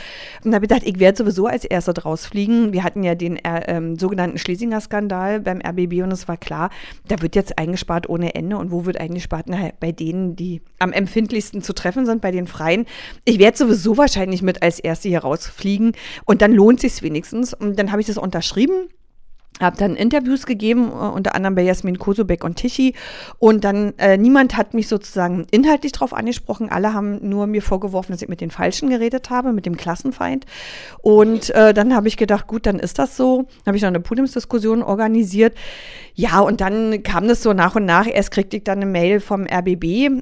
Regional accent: Berlin, Germany; Es gibt ja viele Lieder über meine Heimatstadt Berlin

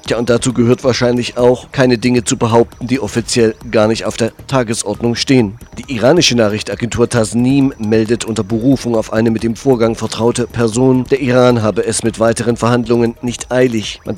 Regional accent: Erfurt, Thuringia, Germany; aus meiner Heimat Stadt Erfurt.

